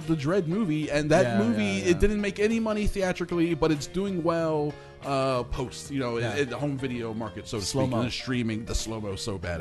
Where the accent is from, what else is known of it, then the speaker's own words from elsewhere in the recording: New York City, New York, United States; When growing up in New York City, it was no difficult task to find an airbrushed Chupacabra shirt.